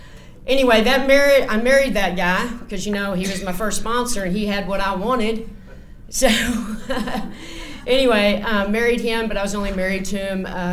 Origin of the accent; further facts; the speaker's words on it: Pflugerville, Texas, United States; also born or lived in San Antonio / Austin; I grew up in North Austin. I was born in San Antonio and moved to Austin. I grew up in a little town outside of Austin called Pflugerville. That's where I went to high school.